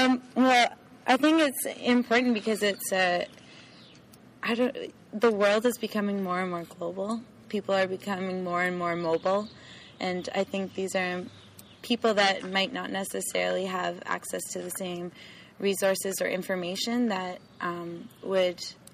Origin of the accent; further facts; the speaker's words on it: Toronto, Ontario, Canada; I'm originally from Toronto, and I did an undergraduate degree in business